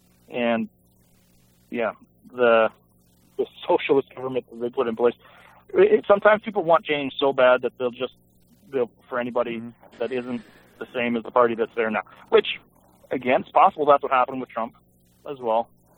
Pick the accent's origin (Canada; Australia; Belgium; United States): Canada; Stratford, Ontario; is from my hometown.